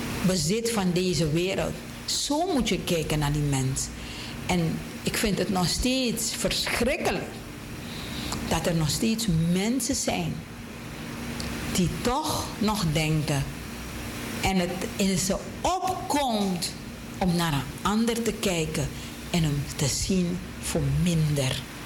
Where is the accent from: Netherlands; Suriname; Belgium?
Suriname; Om elkaar daadwerkelijk te accepteren als Surinamers.